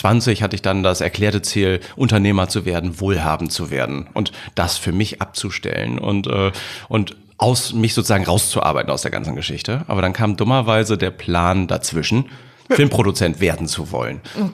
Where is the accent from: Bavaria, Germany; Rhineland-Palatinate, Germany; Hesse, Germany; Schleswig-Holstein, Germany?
Schleswig-Holstein, Germany; born or raised there